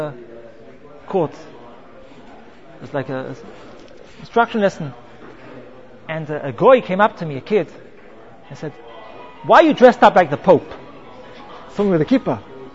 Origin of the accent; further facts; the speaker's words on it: London, United Kingdom; As a child, I grew up in London.